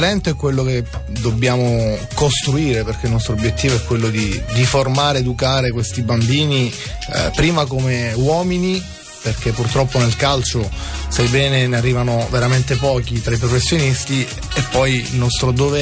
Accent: Palermo, Sicily, Italy; da buon palermitano diciamo che mi piace obbligare una tappa che è quella di Palermo

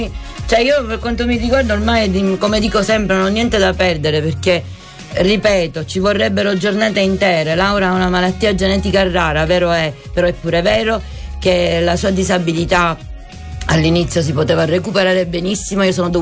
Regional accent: Sicily, Italy; eravamo un bel gruppetto, siamo dalla Sicilia, ne siamo partiti in quattro

